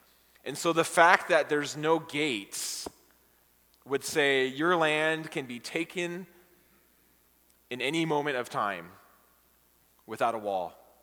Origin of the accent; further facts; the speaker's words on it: West Covina, California, United States; now in Orange County, United States; I grew up in West Covina, so my way of trying to relate to this is in the far-off distant land of West Covina. I lived there from about 2 to when I got married, about 23. And so the bulk of my life was in West Covina. And now we've been in Orange County for a while.